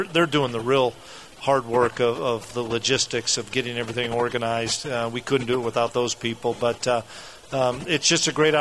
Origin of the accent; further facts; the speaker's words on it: Waterloo, Iowa, United States; I grew up in Waterloo, Iowa, and I was a Northern Iowa fan, and that's where I played, was at the University of Northern Iowa.